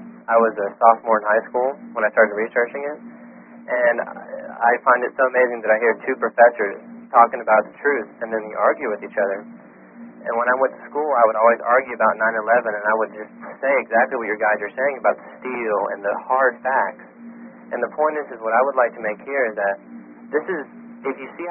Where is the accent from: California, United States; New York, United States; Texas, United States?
Texas, United States; Dallas; I'm from Dallas, Texas.